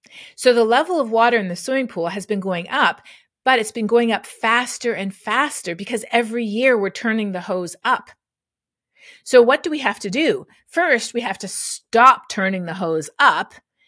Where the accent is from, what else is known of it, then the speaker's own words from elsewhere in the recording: Canada; now in United States; Well, growing up in Canada, I had never met somebody who didn't think climate change was real until I moved to the U.S.